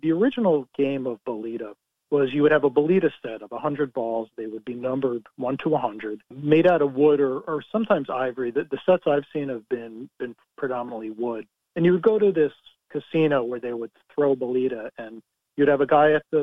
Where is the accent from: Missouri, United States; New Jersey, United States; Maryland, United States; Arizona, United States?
New Jersey, United States; well, I grew up in New Jersey, so it's genetic predisposition.